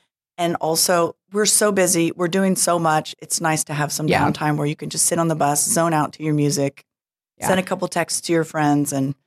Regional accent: Midwest, United States; I said, hey, we're from the Midwest. We can do 3.5-4 hours easy.

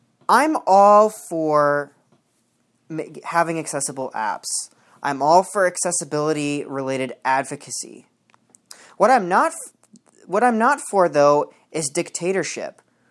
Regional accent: Canada; Because I'm not even an American; I'm Canadian.

